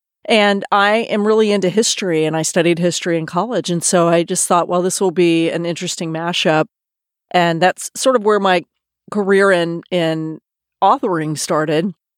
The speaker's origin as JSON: {"language": "English", "town": "Austin", "region": "Texas", "country": "United States", "tie": "born or raised there", "said": "I grew up in Austin, Texas, where I am now, but went several places in between coming back here."}